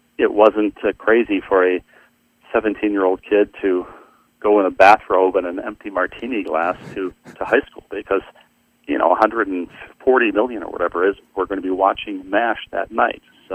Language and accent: English; Bloomington, Minnesota, United States; growing up in Bloomington, which I thought was the center of the universe because we had professional sports.